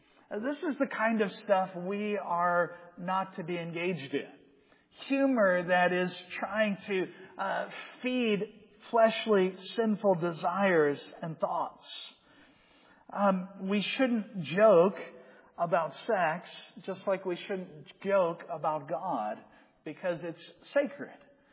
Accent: Georgia, United States; accent: Southern; I grew up in South Georgia. And as a young man, I had a very strong Southern accent. Then I went to college in Indiana.

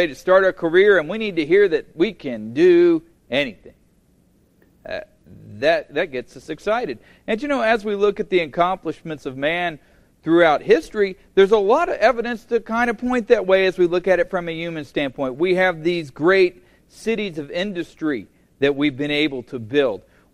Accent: Oklahoma, United States; well, I came from Oklahoma. I know how quickly it is that a natural disaster can reduce it to rubble.

